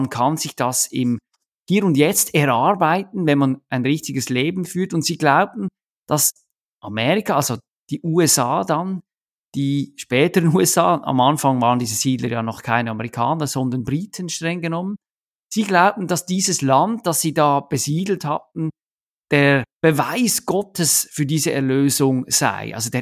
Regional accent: Switzerland; kennen wir als Schweizer

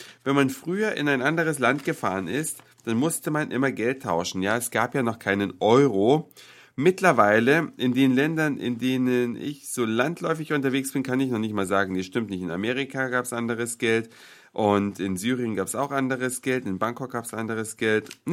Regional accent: Saxony, Germany; meine Mutter in diesem kleinen sächsischen Städtchen, wo ich aufgewachsen bin

